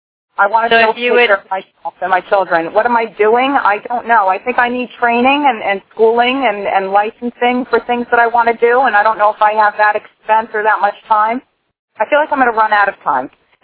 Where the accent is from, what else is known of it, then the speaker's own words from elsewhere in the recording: New Jersey, United States; I'm from New Jersey.